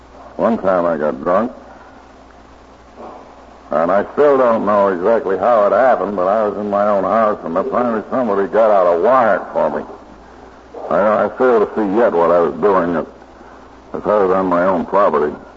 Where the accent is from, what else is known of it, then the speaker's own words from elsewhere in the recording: Albany, New York, United States; but I was in the outfit that was stationed around right in my hometown of Albany.